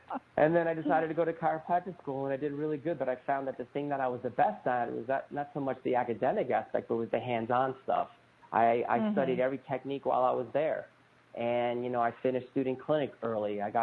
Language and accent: English; New York City, New York, United States; also born or lived in New Jersey; I was a kid from Brooklyn, Queens, New York, and my mother remarried